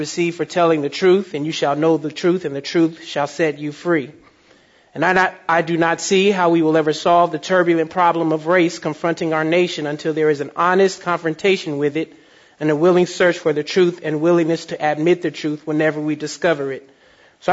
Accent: San Francisco, California, United States; Here, I grew up in Hunters Point. Over the last 10 years, the African-American population of San Francisco has dropped from 10% to below 4%.

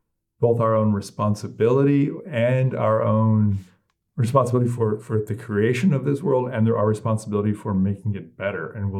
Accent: California, United States; to go full circle back to being born and raised in Silicon Valley, that's sort of the one thing that was always clear there.

